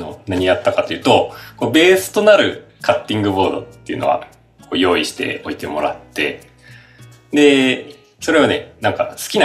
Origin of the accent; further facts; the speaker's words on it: Sapporo, Hokkaido, Japan; まあ僕は札幌なんですけど、